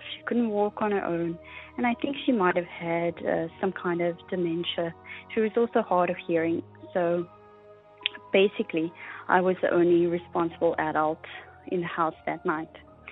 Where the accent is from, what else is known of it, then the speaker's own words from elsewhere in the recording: South Africa; now in Canada; I grew up in South Africa